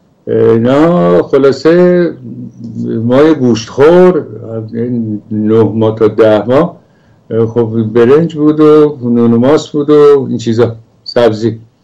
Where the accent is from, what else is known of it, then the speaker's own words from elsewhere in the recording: Iran; ما در واقع محیط گوشتخوری به دنیا اومدیم مثل بقیه ایرانی ها